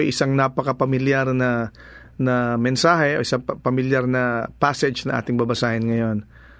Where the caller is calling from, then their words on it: Antipolo, Rizal, Philippines; Sa Antipolo. Taga Antipolo Hills po ako.